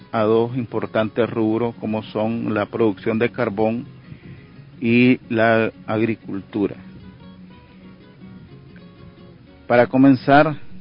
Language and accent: Spanish; Niquinohomo, Masaya, Nicaragua; vengo del departamento de Masaya, municipio de Niquinomo, barrio Tierra Blanca, parada La Azucena, 2 kilómetros al norte.